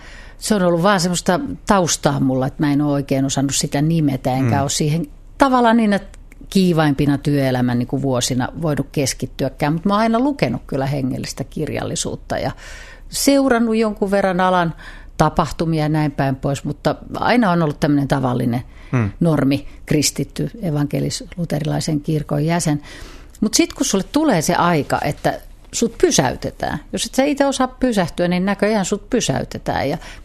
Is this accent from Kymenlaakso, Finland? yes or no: no; Kauniainen, Uusimaa, Finland; mä tuun siis Kauniaisista, se on mun kotipaikkani täällä